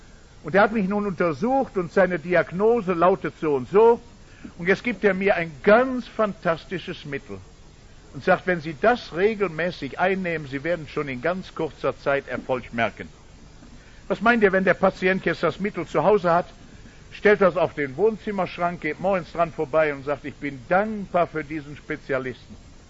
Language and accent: German; Rhineland, Germany